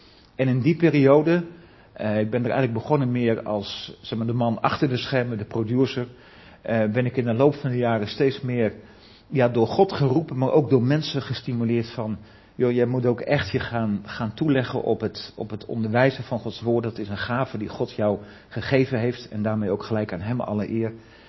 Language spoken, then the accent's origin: Dutch; Nieuw-Vennep, North Holland, Netherlands; Ik kom uit Nieuw-Vennep, ik wou bijna zeggen een heel mooi plaatsje, maar het is eigenlijk gewoon een heel saai dorp met alleen maar rechte wegen en gewoon ergens in de Haarlemmermeer.